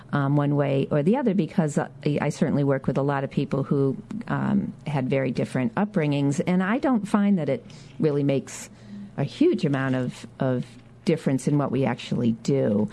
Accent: Birmingham, Michigan, United States; There was nothing terribly dramatic about growing up in Birmingham, Michigan, other than it was very stable.

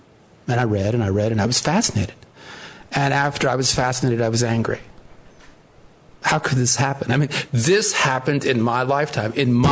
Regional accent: California, United States; I grew up in Southern California.

